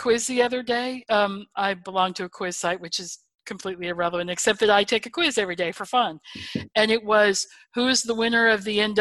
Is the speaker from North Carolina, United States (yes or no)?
yes; North Carolina, United States; I'm from North Carolina